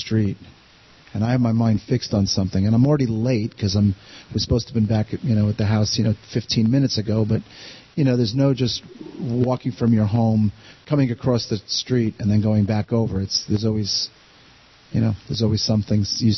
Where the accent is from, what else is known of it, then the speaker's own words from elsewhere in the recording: East Coast, United States; he was here and I grew up on the East Coast.